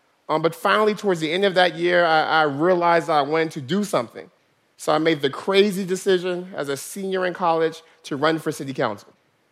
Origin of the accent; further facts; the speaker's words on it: Stockton, California, United States; Stockton's my hometown, a city of 320,000 people, but historically it's been a place people run from rather than come back to.